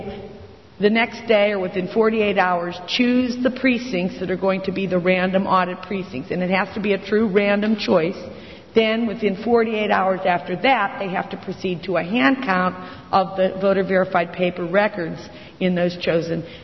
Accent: Pennsylvania, United States; my home state of Pennsylvania just had a law proposed

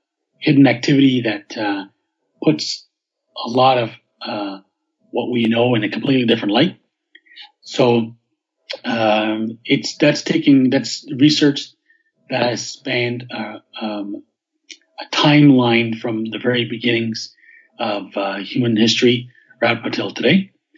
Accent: Montreal, Quebec, Canada; born and raised in Montreal. I'm now living back here again after many years away.

